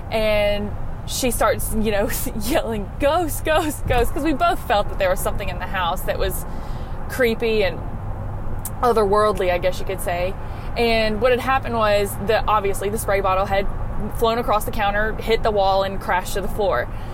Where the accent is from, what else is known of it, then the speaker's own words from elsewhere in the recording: Louisiana, United States; Marcy, like you, I'm from Louisiana.